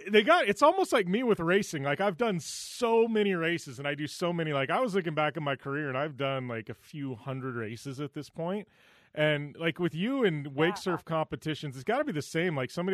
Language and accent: English; Parker, Arizona, United States; that was actually here in Parker because that's my hometown